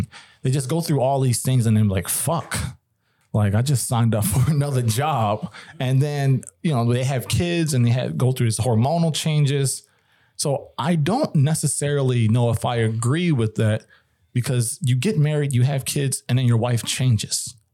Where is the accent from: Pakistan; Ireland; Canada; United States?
Ireland; I'm Irish.